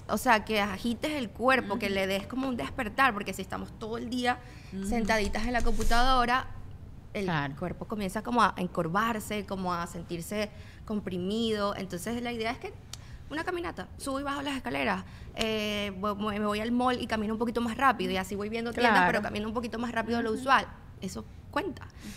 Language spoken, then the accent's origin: Spanish; Venezuela; moved away; yo vengo de Venezuela y en Venezuela se come arepa frita